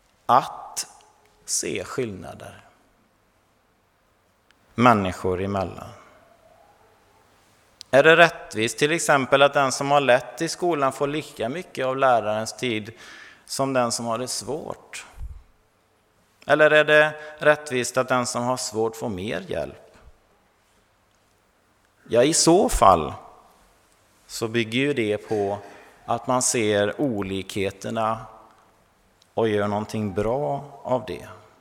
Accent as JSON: {"language": "Swedish", "town": "Vårgårda", "region": "Västra Götaland County", "country": "Sweden", "tie": "born or raised there", "said": "Där jag är uppväxt i Vårgårdatrakten så fanns det ett vi och ett dom, minst."}